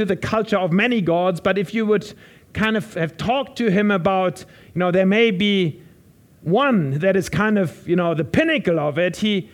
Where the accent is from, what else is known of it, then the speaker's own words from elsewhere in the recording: Germany; Now, I come from Germany, and in Germany, we used to have some religion. But it's very atheistic at the moment, and I can say that. I'm German.